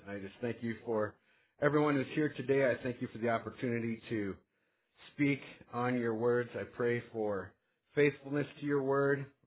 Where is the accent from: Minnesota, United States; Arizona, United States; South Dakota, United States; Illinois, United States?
South Dakota, United States; Sioux Falls; I'm from Sioux Falls, South Dakota.